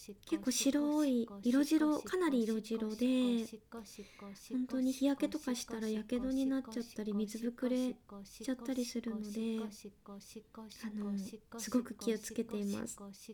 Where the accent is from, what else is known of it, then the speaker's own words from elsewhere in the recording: Kansai, Japan; now in Tokyo, Japan; 出身地は関西の方です。でも今東京に住んでるので、あんまり関西弁出ないんですけど、地元帰ると